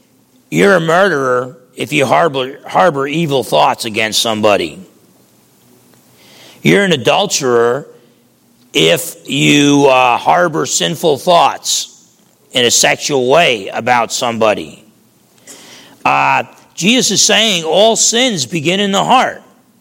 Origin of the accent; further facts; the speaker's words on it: New Jersey, United States; I can remember growing up in Jersey, I wasn't the biggest, I used to box, but boxing has different weight classes.